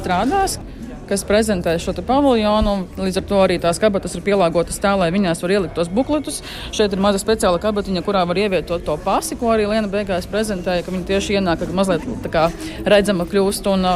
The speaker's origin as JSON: {"language": "Latvian", "town": "Kārsava", "region": "Latgale", "country": "Latvia", "said": "es pati nāku oriģināli no Kārsavas, kas ir pati pie robežu."}